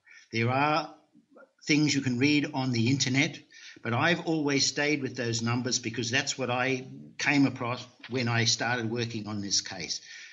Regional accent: Australia; I've lived in both places. I'm originally from Australia.

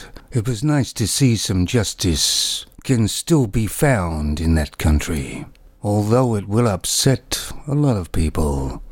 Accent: Canada; now in United Kingdom; I'm from Canada.

